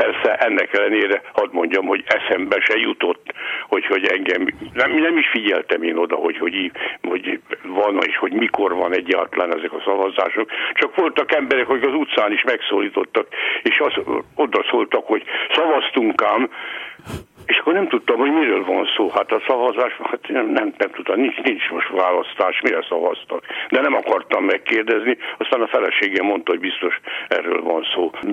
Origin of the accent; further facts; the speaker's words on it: Baranya, Hungary; mitán én falusi gyerek vagyok, bár hát ma már azt mondják, ugye, hogy az a helyiség, ahol én születtem Baranyos helyében, az ma már város, akkor még község volt, úgy mondhatnám, hogy az Ormánság fővárosa, de hát végig csak egy nagy község volt. Én ott születtem